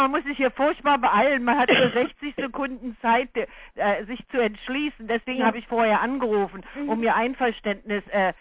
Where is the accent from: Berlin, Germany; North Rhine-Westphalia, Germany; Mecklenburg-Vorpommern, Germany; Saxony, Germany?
Berlin, Germany; Wir sind in der Nachkriegszeit groß geworden, wo alles so furchtbar knapp, gerade in Berlin zerstört war und alles.